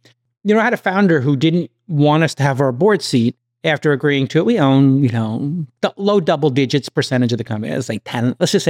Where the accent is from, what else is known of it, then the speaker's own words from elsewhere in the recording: Brooklyn, New York, United States; I'm from Brooklyn. I'm wearing a New York Knicks cap and a New York Knicks shirt.